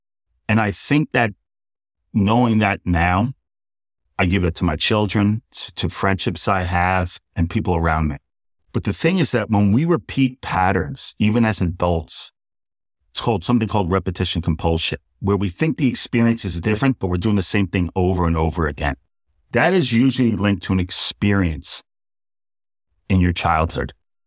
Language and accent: English; Port Washington, New York, United States; And it was very different growing up in Port Washington, where mother and father were there